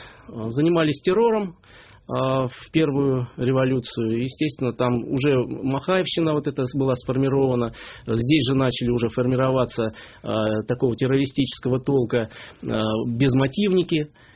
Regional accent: Volgograd, Volgograd Oblast, Russia; в моем родном городе Царицыне

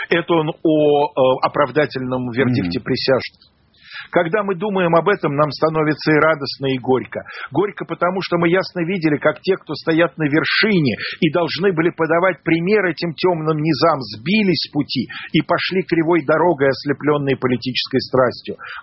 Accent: Russia; А я болею за нашу сборную, за российскую, потому что я россиянин.

